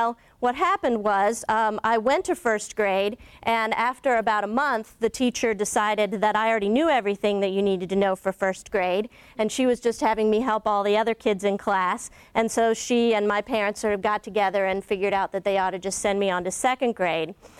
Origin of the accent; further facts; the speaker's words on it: Elkins, West Virginia, United States; now in Ann Arbor, United States; a story actually about my hometown in Elkins, West Virginia, which is where I grew up, a small town of about 6,000 people in the Appalachian Mountains.